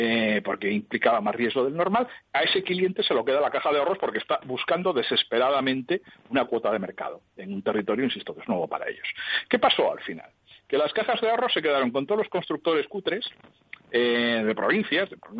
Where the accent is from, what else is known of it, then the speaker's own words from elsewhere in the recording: Lugo, Galicia, Spain; yo que soy de Lugo y alardeo mucho de eso, aunque no soy de Lugo practicante